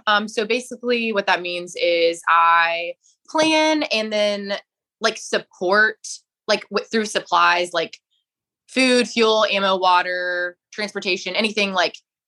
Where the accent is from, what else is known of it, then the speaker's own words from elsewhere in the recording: Augusta, Georgia, United States; Yeah, I grew up in Augusta, Georgia, which is how I know you, obviously.